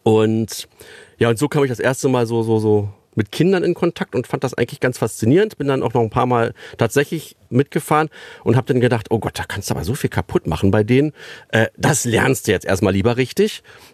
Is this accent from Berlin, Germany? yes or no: yes; Berlin, Germany; der Süden von Berlin, wo ich groß geworden bin